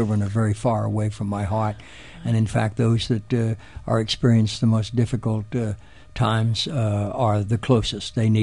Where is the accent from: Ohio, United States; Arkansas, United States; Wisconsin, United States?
Ohio, United States; Dayton; We were in my hometown, Dayton, Ohio.